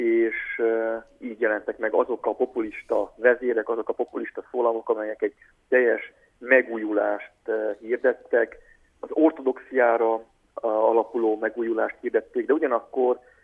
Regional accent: Transylvania, Romania; mi erdélyi magyarok vagyunk

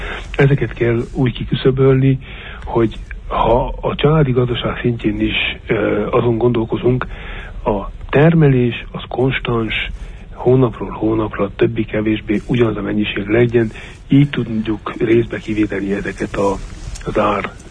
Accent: Harghita, Romania; mert én Csíki székely vagyok

